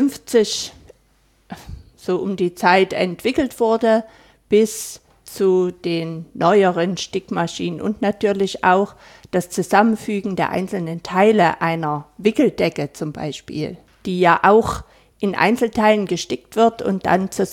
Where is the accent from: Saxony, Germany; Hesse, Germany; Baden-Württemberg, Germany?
Saxony, Germany; Plauen; born there; Ich bin gebürtige Plaunerin und leite diese Einrichtung hier seit 2015.